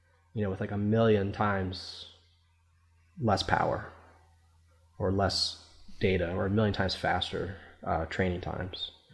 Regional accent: Columbus, Ohio, United States; So he was hired, this gentleman was hired by Ohio State, which is was my hometown at the time, Columbus. I was in the Ohio Air National Guard.

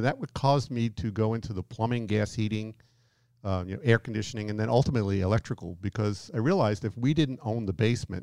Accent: New York, United States; I've been out here 18 years, and I've been told that my accent has really decreased. People rarely know that I'm from New York.

